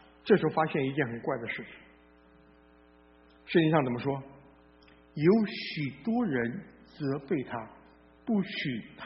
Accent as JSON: {"language": "Chinese", "region": "Hsinchu", "country": "Taiwan", "tie": "born or raised there", "said": "我小时候在新竹"}